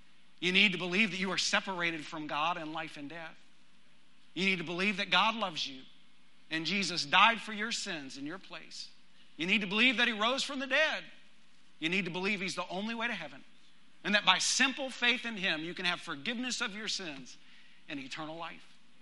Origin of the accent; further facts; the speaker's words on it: Texas, United States; I grew up in West Texas, but believe it or not, I am not all that familiar with a yoke, okay?